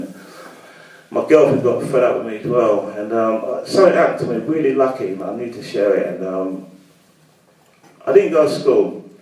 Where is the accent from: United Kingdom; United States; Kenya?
United Kingdom; London; I grew up in Brixton on the front line, and with all the gangs and all